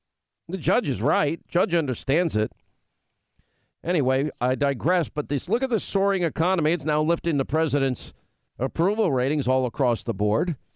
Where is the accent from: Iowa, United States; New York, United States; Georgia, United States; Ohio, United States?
New York, United States; also born or lived in Southern United States; I grew up in New York, but I lived in the South. They're very different sensibilities. I prefer Southern sensibilities, even as a native New Yorker.